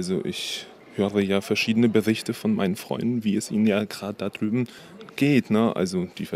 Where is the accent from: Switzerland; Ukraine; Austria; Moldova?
Ukraine; Odesa, Odesa Oblast; German is a second language; now in Germany; Ich komme eigentlich aus der Ukraine, aus der Stadt Odessa.